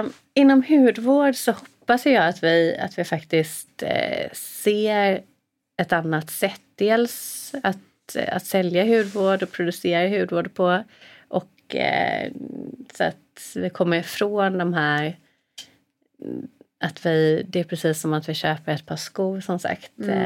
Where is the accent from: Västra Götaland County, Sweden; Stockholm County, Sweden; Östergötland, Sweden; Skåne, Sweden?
Västra Götaland County, Sweden; Gothenburg; Jag är ju från Göteborg, va? Så jag äter ju mycket räkor